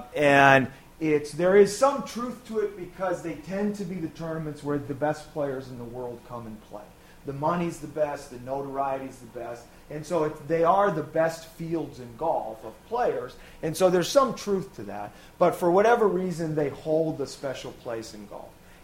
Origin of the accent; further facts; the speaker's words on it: Minnesota, United States; And I said, well, I grew up in Minnesota.